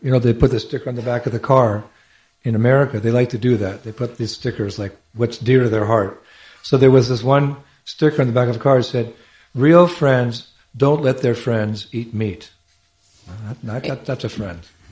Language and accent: English; California, United States; I'm a West Coast boy. I'm from California.